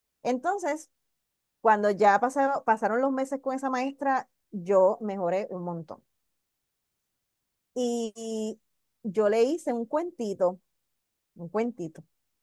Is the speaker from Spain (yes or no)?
no; Manatí, Puerto Rico; Yo soy del pueblo de Manatí.